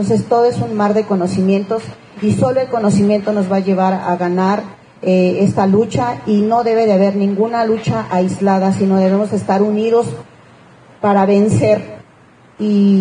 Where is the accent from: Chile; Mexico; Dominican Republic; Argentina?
Mexico; Mexico City; Con la compañera Fili venimos de Coyoacán. Yo soy del Pedregal de Santo Domingo